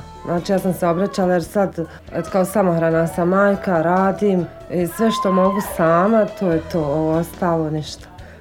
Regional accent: Bugojno, Federation of Bosnia and Herzegovina, Bosnia & Herzegovina; also born or lived in Jajce; I dolazim iz Bugojna. Rođena sam u Jajcu, udala se tamo, tako.

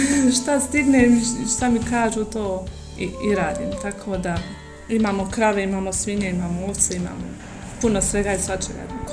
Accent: Očevija, Federation of Bosnia and Herzegovina, Bosnia & Herzegovina; dolazim iz Očevje, tamo živim. Dugo već godina.

